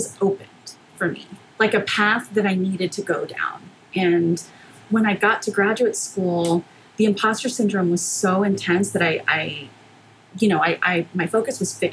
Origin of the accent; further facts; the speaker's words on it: McAllen, Texas, United States; born there; So my story is, I was born in McAllen, Texas.